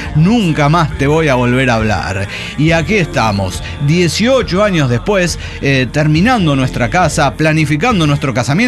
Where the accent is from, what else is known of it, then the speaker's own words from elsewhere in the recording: Canary Islands, Spain; lo entiendo, pero yo soy de Canarias.